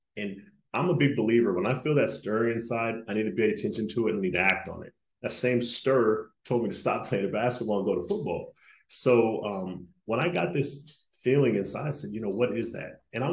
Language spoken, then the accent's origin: English; Stockton, California, United States; I grew up in Stockton, California, man, the oldest of three boys.